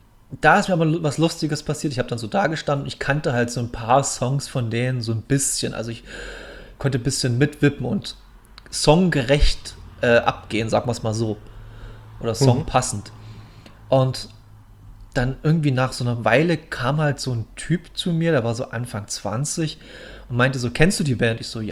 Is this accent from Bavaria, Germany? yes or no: yes; Munich, Bavaria, Germany; in München unten, in meiner alten Heimat